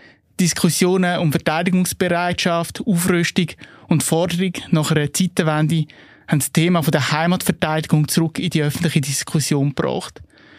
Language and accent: German; Switzerland; für die Schweiz, für das Land, wo ich geboren bin, aufgewachsen bin und eine Staatsbürgerschaft habe